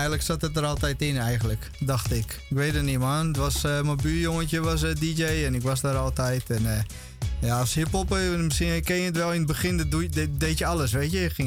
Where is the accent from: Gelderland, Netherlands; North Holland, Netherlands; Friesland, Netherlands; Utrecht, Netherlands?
Friesland, Netherlands; Heerenveen; ik ben in Heerenveen opgegroeid en zonder internet.